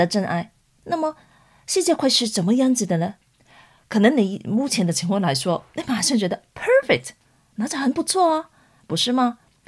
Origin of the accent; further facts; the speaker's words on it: Hong Kong; 特别是我来自香港背景文化，我发现人们有很多的抱怨、批判、纳闷、脾气不好